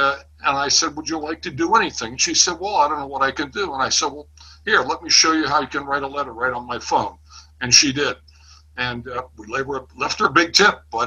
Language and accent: English; St. Petersburg, Florida, United States; from St. Petersburg, Florida.